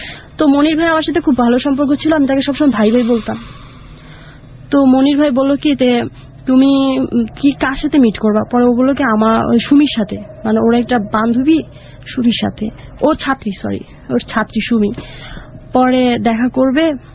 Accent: Dhaka, Dhaka Division, Bangladesh; আমি ঢাকায় বড় হয়েছি

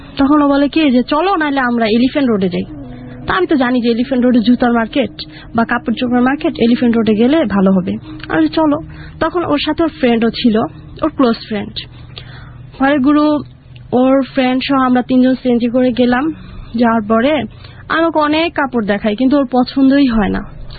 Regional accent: Dhaka, Dhaka Division, Bangladesh; আমি ঢাকায় বড় হয়েছি

